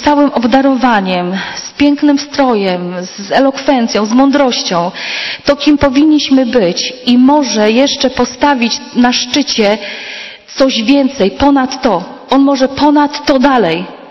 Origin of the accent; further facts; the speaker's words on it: Silesian Voivodeship, Poland; pochodzę z Górnego Śląska